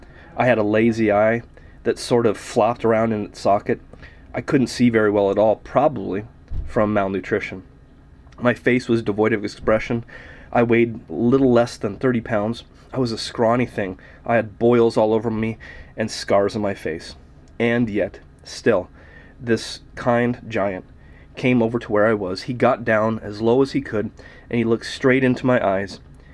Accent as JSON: {"language": "English", "town": "Atlantic", "region": "Iowa", "country": "United States", "said": "I'll tell you a little bit about me. I'm from Atlantic, Iowa."}